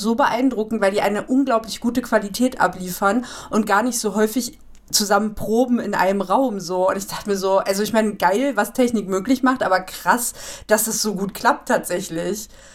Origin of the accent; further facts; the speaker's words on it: Berlin, Germany; now in Leipzig, Germany; weil ich bin in Berlin aufgewachsen, ich wohne jetzt in Leipzig, würde auch nie wieder zurück nach Berlin gehen